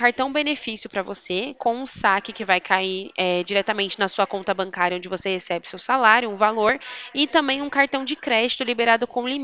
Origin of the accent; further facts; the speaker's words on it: São Paulo, Brazil; eu sou de São Paulo, tá?